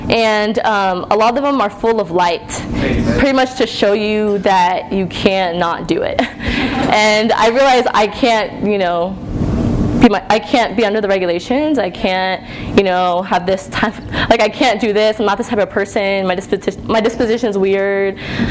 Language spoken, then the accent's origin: English; Denton, Texas, United States; I'm from Denton, Texas.